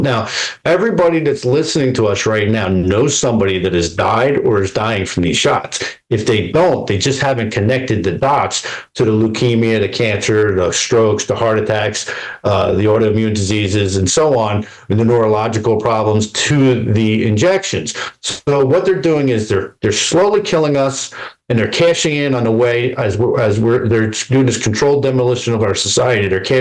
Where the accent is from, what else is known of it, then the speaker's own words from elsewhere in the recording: New Jersey, United States; now in Florida, United States; because I've been here since 2004, but I'm originally from Jersey.